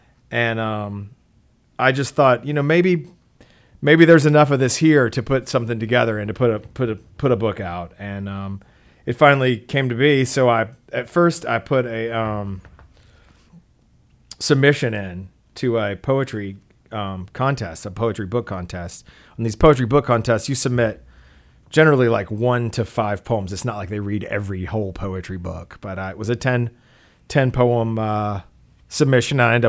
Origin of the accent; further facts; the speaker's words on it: Austin, Texas, United States; I'm from Austin, Texas.